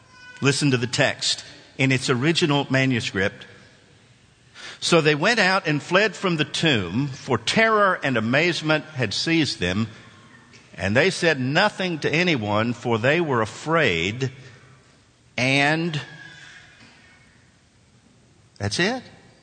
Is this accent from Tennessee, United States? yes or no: yes; Nashville, Tennessee, United States; I had seen it as a boy growing up in Nashville at the War Memorial when it first came out